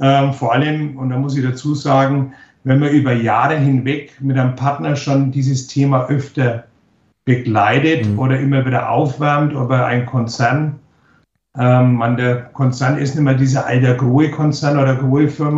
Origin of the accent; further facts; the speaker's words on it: Bavaria, Germany; sagt man bei uns in Bayern, ja. Das steht uns fern, ja.